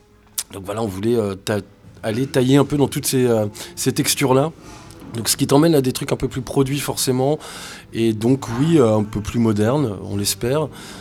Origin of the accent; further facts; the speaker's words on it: Brest, Brittany, France; Puis c'est tous des potes, on est tous de Brest.